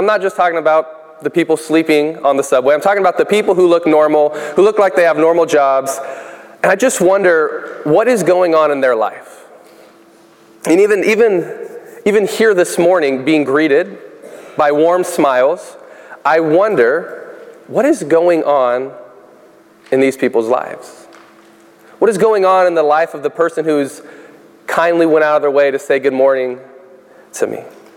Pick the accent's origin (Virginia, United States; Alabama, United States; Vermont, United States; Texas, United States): Alabama, United States; moved away as an adult; also born or lived in California; But one of the things, what Mark didn't mention is I'm from Alabama. Before that, I lived in California.